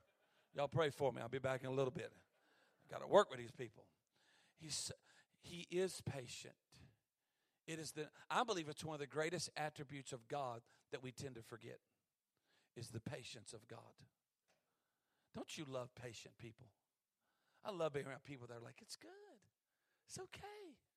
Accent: the South, United States; I'm from the South. We marinate everything.

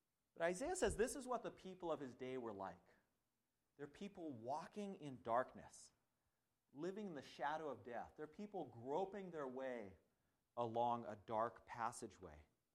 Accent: Whidbey Island, Washington, United States; Growing up on Whidbey Island, every year it was an annual tradition that our school would go on a field trip to Fort Casey.

